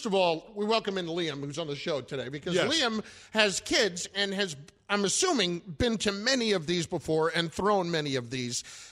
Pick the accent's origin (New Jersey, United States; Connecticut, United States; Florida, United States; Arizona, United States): New Jersey, United States; Well, I'm from Jersey.